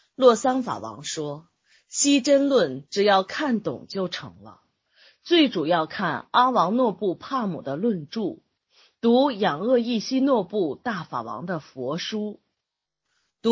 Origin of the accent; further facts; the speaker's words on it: Tibet, China; 譬如有部分人想把我的家乡西藏划割开来了